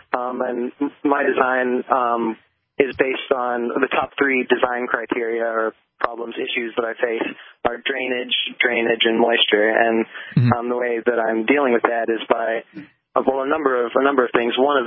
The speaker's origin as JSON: {"language": "English", "region": "Texas", "country": "United States", "lives_now": "New Hampshire, United States", "said": "Nope. I'm from Texas originally, but now I live here in the Shire."}